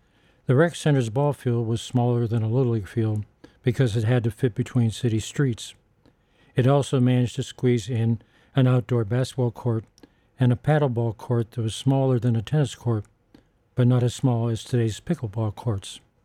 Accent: Pittsburgh, Pennsylvania, United States; I played ball all year round when I was growing up in Pittsburgh

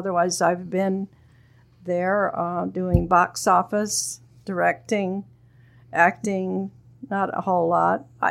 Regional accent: Kentucky, United States; also born or lived in Knox, Indiana; I'm actually from the South as a little girl, and went to grade school in Kentucky. Then I moved to Indiana. A little town called Knox, Indiana. Went to high school there, got married there

